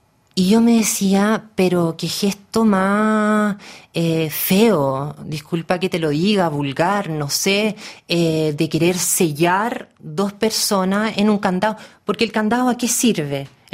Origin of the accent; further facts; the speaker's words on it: Santiago, Santiago Metropolitan Region, Chile; París en algún sentido más peligroso que mi ciudad natal, Santiago de Chile.